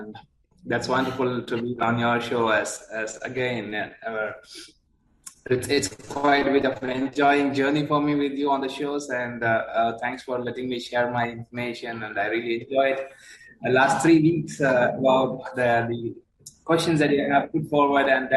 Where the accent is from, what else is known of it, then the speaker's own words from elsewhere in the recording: California, United States; I'm traveling by the bay, actually, but I'm really from the Bay Area, but I'm traveling around 300 miles from my location.